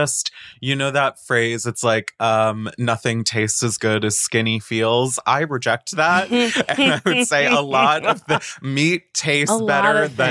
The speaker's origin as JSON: {"language": "English", "town": "Boca Raton", "region": "Florida", "country": "United States", "said": "I'm from Boca Raton, which, you know, we referred to when I was a kid as God's waiting room because it is where old people go to die."}